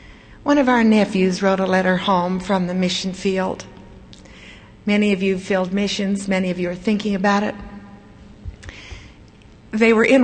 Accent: Salt Lake City, Utah, United States; I grew up in Salt Lake City on Capitol Hill.

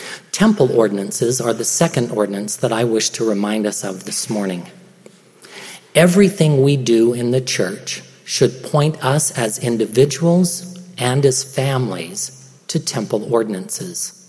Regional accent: Perry, Utah, United States; I grew up in Perry, Utah. The state in which I grew up had a dairy farm and fruit orchards

